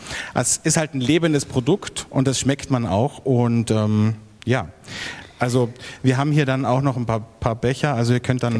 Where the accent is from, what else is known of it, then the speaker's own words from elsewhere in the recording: Burgenland, Austria; Hier in dem Fall ist es Pinot Noir, also eine Rotweinsorte, die vor allem bei uns im Burgenland sehr verbreitet ist.